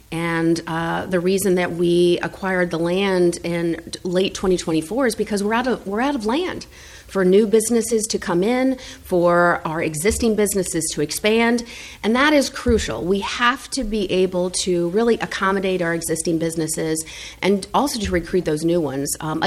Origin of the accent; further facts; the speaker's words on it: Iowa, United States; born there; But I will tell you, I'm a Midwesterner. I was born in Iowa. Parents are from the Midwest, so I got that Midwestern spirit.